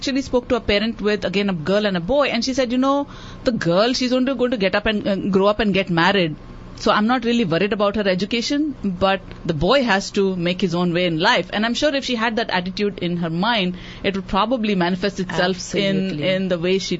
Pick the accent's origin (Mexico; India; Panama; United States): India; Growing up in India